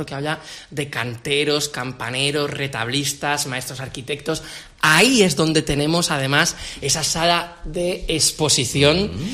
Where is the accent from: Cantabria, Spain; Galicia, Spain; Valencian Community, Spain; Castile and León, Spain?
Cantabria, Spain; Castillo Siete Villas; en el pueblo de Castillo Siete Villas, que es mi pueblo, ahí el concierto de jazz con degustación de vinos y quesos y cerveza de Cantabria.